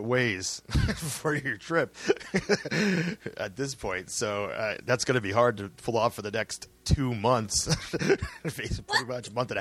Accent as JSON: {"language": "English", "region": "California", "country": "United States", "tie": "born or raised there", "said": "I grew up in Southern California."}